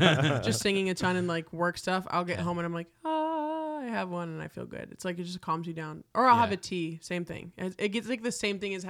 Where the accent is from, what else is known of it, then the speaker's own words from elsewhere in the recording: Miami, Florida, United States; first language es; English is a second language; My parents did, but they didn't speak to me in English. They wanted Spanish my first language. Mm-hmm. And then I learned English going to school. Mm-hmm. In Miami, if you're from Florida, you know, mm-hmm. it's a melting pot.